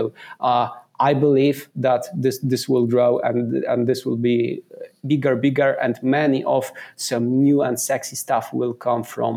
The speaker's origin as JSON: {"language": "English", "town": "Wrocław", "region": "Lower Silesian Voivodeship", "country": "Poland", "second_language": "English", "said": "I'm not from Warsaw. I'm from Wrocław. Okay. So that's a city, I think, closer to Berlin, probably. You can also recall the German name for that, which is Breslau."}